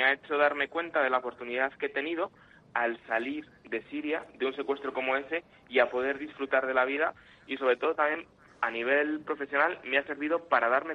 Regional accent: Madrid, Community of Madrid, Spain; now in Málaga, Spain; yo soy madrileño, pero vivo en Málaga con mis mujeres de aquí

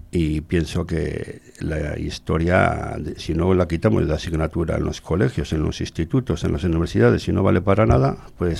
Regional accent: Basque Country, Spain; yo que soy del Gran Bilbao

